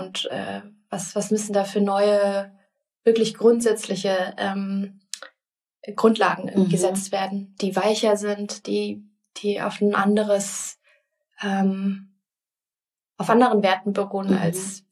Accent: Grenzach-Wyhlen, Baden-Württemberg, Germany; ich werde jetzt bald 30 Jahre alt, nächsten Monat. Und ich bin im Süden von Deutschland aufgewachsen, in einem ziemlich kleinen Dorf, Grenzach-Wielen, kleiner Shoutout an dieser Stelle, mit chinesischen Eltern, die hierher emigriert sind, weil ich eine deutsche Urgroßmutter hatte

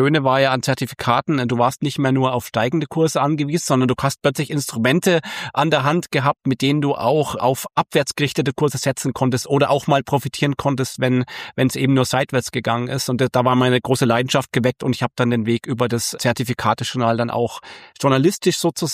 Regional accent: Bavaria, Germany; also born or lived in Munich; bin aber auch schon zumindest in Bayern ganz viel rumgekommen, habe in München studiert, in Oberbayern gelebt und so weiter, aber Unterfranken, das ist halt einfach meine Heimat und da, wo mein Herz hängt.

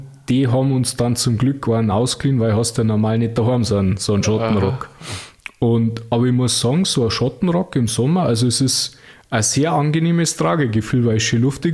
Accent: Unterschleißheim, Bavaria, Germany; accent: Bavarian; also born or lived in Munich, Germany; ich komme aus Unterschleißheim und gebürtiger Münchner und ja, mei, das ist halt, Bayern ist halt meine Heimat, muss ich sagen.

